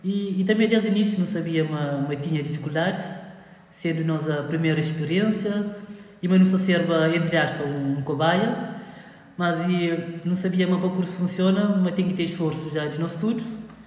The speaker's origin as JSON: {"language": "Portuguese", "town": "Assomada", "region": "Santiago", "country": "Cape Verde", "tie": "born or raised there", "said": "Nasci e cria na Somara."}